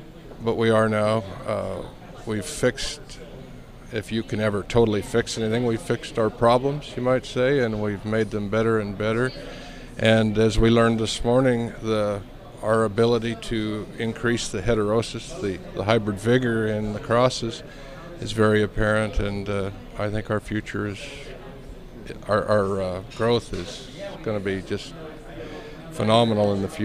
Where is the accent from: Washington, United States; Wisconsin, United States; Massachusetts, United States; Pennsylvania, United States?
Washington, United States; Pomeroy; I'm from Pomeroy, Washington. I am a wheat farmer, dryland wheat farmer, in the southeastern corner of Washington.